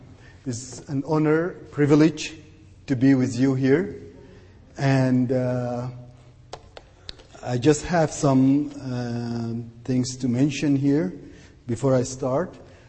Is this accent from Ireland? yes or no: no; Sudan; English is a second language; moved away as an adult; now in Canada; Well, originally, actually, I came from Sudan. When I came to Canada, actually, I didn't speak any English.